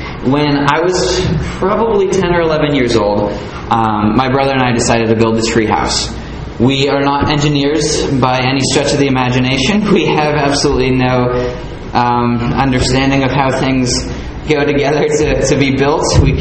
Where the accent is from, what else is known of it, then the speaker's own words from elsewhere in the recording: Silverado, California, United States; I grew up in California, Orange County, a little tiny town called Silverado outside of Orange County.